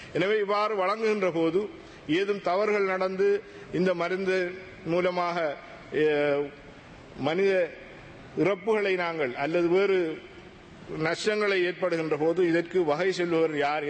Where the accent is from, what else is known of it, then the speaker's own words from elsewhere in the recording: Nintavur, Eastern Province, Sri Lanka; எனது சொந்த ஊராக இருக்கின்ற நிந்தவூர்